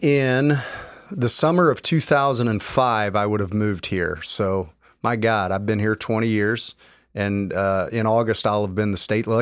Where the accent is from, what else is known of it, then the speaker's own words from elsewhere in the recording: Jerseyville, Illinois, United States; born there; So that's where I was raised. But I was born here in Jerseyville. And of course, my entire family's here.